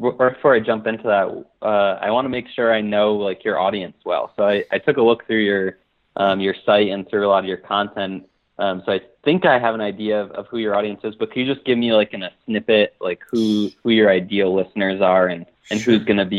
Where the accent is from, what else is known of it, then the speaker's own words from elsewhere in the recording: Albany, New York, United States; moved away as an adult; also born or lived in Connecticut / Orlando, United States; now in Denver, United States; But I'm originally from Albany, New York, which is just upstate New York.